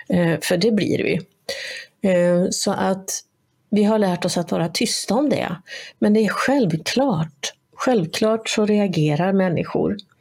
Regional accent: Sweden; det här är också en sån sak som vi svenskar, vi har pratat mycket om självcensur.

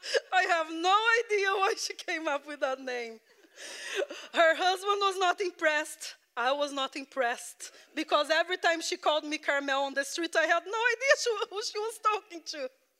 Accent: Brazil; My background is I have grandparents that are Italian and Portuguese. And so I come from Brazil.

